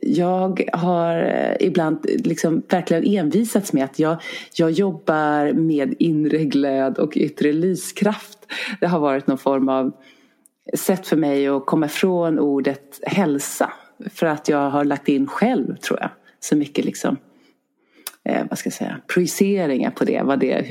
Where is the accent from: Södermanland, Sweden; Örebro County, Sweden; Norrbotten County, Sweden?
Södermanland, Sweden; Oxelösund; also born or lived in Stockholm; Jag känner mig som en stadsbo många gånger. Bodde i Stockholm i många år men är uppvuxen vid Oxelösund som är en kuststad. Men nu bor jag här uppe med min familj och nu är jag jätteglad att jag bor här uppe.